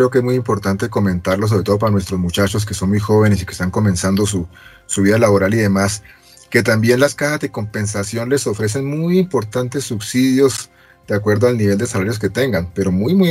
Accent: Duitama, Boyacá, Colombia; now in Bogotá, Colombia; ustedes saben que yo vengo de Duitama, y la verdad no descartaría en algún momento de mi vida volver a Duitama.

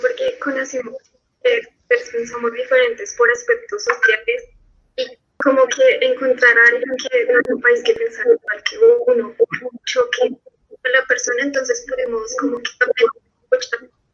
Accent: Mexico; Yo soy de México

